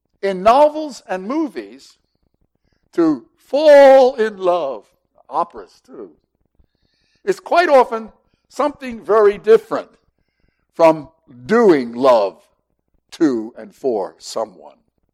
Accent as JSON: {"language": "English", "town": "Philadelphia", "region": "Pennsylvania", "country": "United States", "tie": "born there", "said": "I was born in the Jewish hospital of Philadelphia, Pennsylvania"}